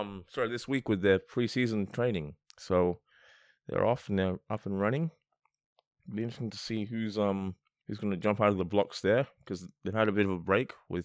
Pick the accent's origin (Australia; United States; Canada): Australia; growing up in Australia, that's the thing in summer.